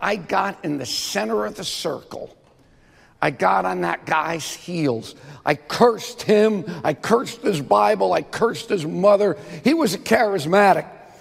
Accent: Miami Beach, Florida, United States; After I graduated, as Doug said, I went back to Miami Beach because I grew up on Miami Beach.

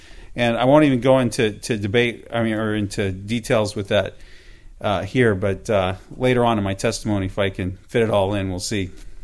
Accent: Loma Linda, California, United States; I grew up in Loma Linda. On one side of the family, I'm a many generation Seventh-day Adventist.

